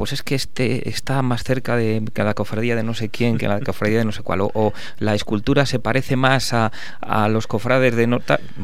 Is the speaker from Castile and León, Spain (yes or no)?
yes; Valladolid, Castile and León, Spain; yo, que soy muy de Valladolid, soy muy crítico con nosotros, los de Valladolid?